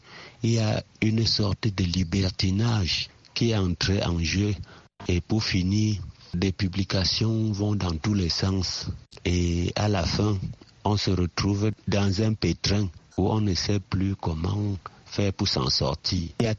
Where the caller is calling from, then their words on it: Bafoussam, West, Cameroon; depuis Bafoussam.